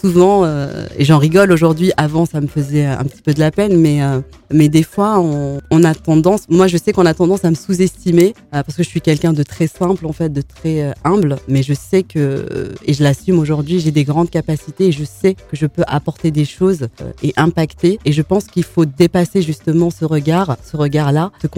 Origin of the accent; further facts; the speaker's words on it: Algeria; moved away as an adult; also born or lived in Paris; now in France; femme de 41 ans, maman de 3 enfants. Et effectivement, mon papa est malien et ma maman est algérienne. Donc je suis née à Paris, mais j'ai grandi en Algérie jusqu'à mes 18 ans, où je suis revenue en France pour poursuivre mes études et travailler.